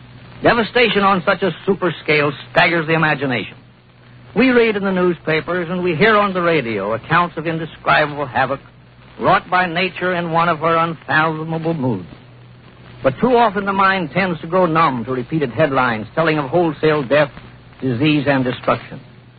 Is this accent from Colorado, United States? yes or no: no; Sullivan, Indiana, United States; My hometown of Sullivan, Indiana, is one of the outposts of the flood.